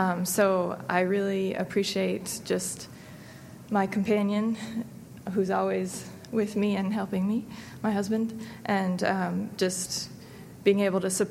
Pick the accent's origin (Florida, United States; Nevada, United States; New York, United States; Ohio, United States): Ohio, United States; Fairborn; we're from Fairborn, Ohio, in the church there.